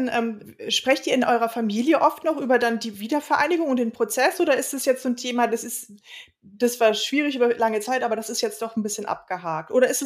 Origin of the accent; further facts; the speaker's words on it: Berlin, Germany; born there; ich stamme ja auch aus einer Familie, die schon seit vielen Generationen in Berlin lebt. Mhm. Ich bin 1980 in West-Berlin geboren